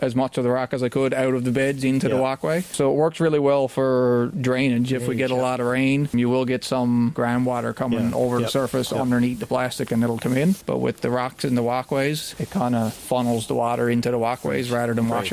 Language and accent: English; Plate Cove, Newfoundland and Labrador, Canada; Yeah, I grew up in Plate Cove. It's about a half an hour drive from here.